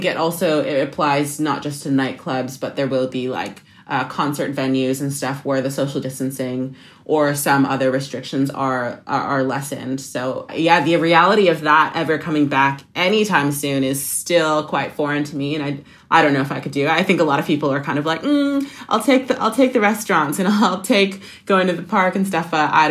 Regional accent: Canada; And especially as a Canadian, I don't want to like stereotype myself, but coming here

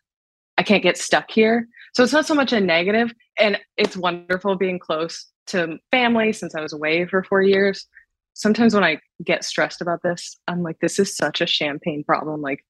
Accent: Midwest, United States; I love the Midwest. I loved growing up in the Midwest.

